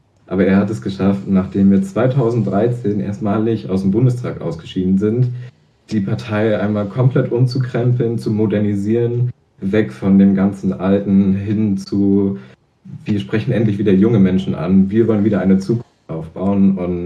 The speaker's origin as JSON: {"language": "German", "town": "Zingst", "region": "Mecklenburg-Vorpommern", "country": "Germany", "said": "von Usedom nach Rügen und dann nach Zingst, da wo ich herkomme"}